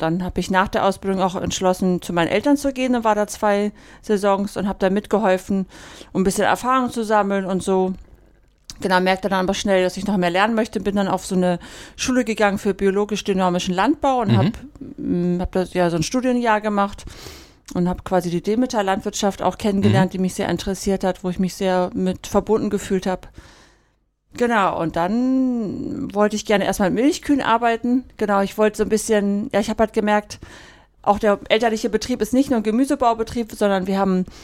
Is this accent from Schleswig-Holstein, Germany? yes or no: yes; Schleswig-Holstein, Germany; ich komme von Hof Großholz, der liegt in Mittelschwansen. Mhm. Und ich bin auf dem Hof aufgewachsen.